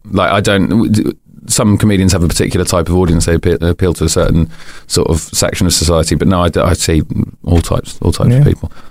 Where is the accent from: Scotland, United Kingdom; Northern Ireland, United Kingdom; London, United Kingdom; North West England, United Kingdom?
London, United Kingdom; Wimbledon; I grew up in Wimbledon.